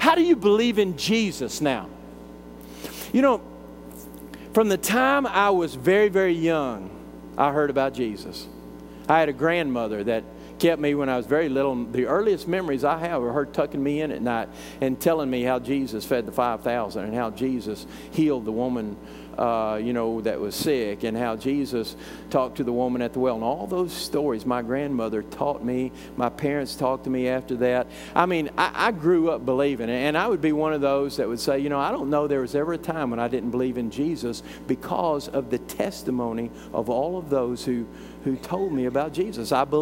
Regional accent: Gulbusk, Texas, United States; We're from Gulbusk. Gulbusk? That don't even sound right.

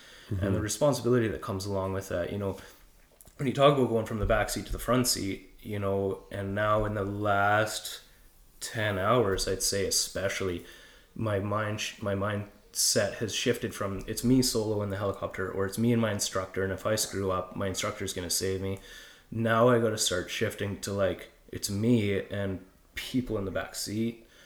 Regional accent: Vernon, British Columbia, Canada; I'm from Vernon. I was just like, man, seeing that thing in the valley.

